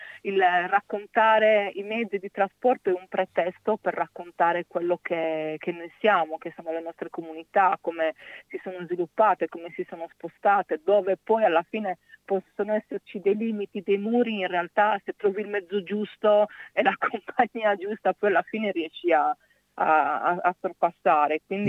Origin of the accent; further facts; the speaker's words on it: Sardinia, Italy; io provengo da una famiglia che, come potrete sentire, sono sarda, quindi che aveva un'azienda, una ditta di autobus gran turismo.